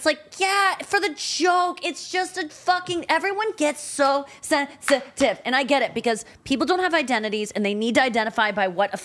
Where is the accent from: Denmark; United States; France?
France; English is a second language; I'm from France.